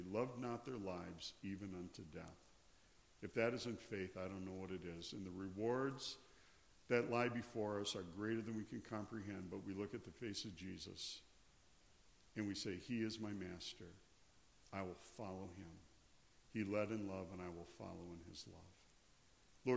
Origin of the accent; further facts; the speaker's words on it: Wisconsin, United States; Now, I grew up in Wisconsin. I love snow shoveling.